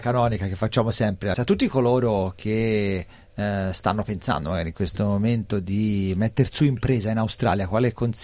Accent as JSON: {"language": "Italian", "region": "Tuscany", "country": "Italy", "said": "sono toscano"}